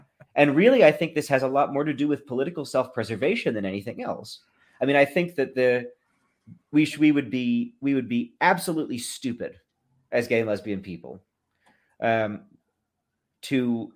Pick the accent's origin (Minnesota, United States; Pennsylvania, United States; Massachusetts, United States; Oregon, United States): Massachusetts, United States; Because I think, so I grew up in Massachusetts.